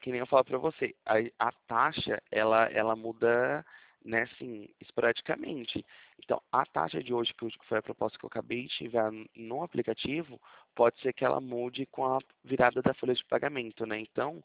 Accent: Tarabai, São Paulo, Brazil; eu falo daqui de Presidente Prudente, mas eu sou nascido e criado em Tarabai.

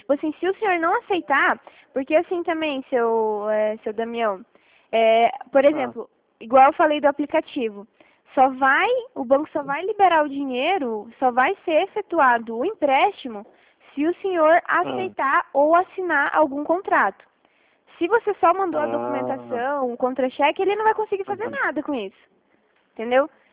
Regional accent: Paraná, Brazil; Eu sou aqui do Paraná.

